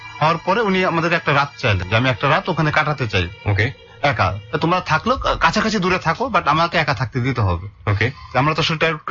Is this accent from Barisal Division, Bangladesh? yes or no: no; Khulna, Khulna Division, Bangladesh; আমার গ্রামের বাড়ি খুলনাতে